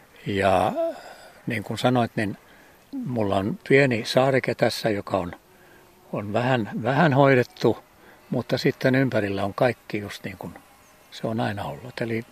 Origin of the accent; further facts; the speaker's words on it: Korppoo, Southwest Finland, Finland; now in Vaasa, Finland; Mä oon itse Korppoosta kotoisin